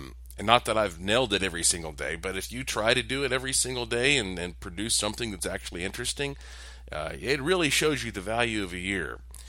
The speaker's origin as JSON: {"language": "English", "region": "North Carolina", "country": "United States", "tie": "born or raised there", "said": "my home state of North Carolina is where some of the most beautiful emeralds in the world are mined."}